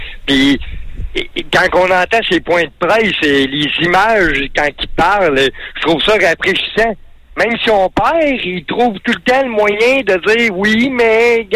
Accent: Bécancour, Quebec, Canada; Moi, je viens de Bécancour.

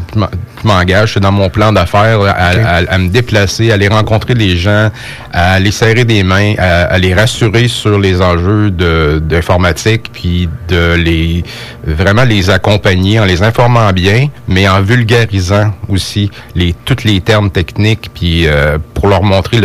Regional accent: Montmagny, Quebec, Canada; Je suis une personne de la région, j'ai grandi à Montmagny.

